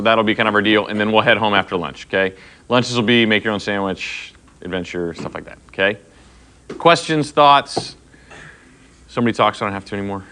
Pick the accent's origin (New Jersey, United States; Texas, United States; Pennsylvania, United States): Texas, United States; now in Fresno, United States; I grew up in Texas in totally different climate.